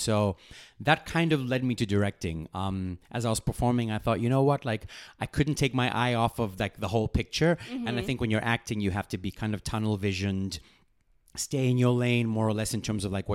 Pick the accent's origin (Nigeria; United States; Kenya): Kenya; So growing up in Kenya, most of the theater that we saw was like skits in school and like traditional dances.